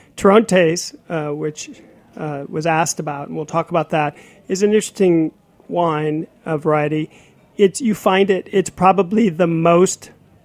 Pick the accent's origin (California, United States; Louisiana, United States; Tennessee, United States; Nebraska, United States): Nebraska, United States; Omaha; So you should know I'm from Omaha, Nebraska.